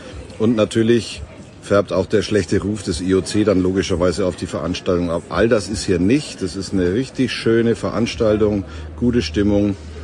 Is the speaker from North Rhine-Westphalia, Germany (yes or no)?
no; Bavaria, Germany; sogar ich als Franke